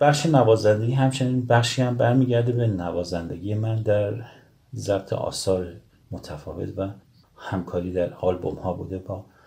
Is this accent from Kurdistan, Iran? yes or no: yes; Bijar, Kurdistan, Iran; born there; خب من زاده کردستانم، شهر بیجار.